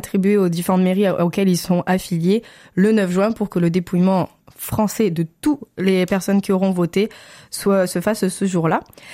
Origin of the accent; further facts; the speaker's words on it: France; moi, en tant que Française, je ne peux pas être présente pour aller voter dans mon bureau de vote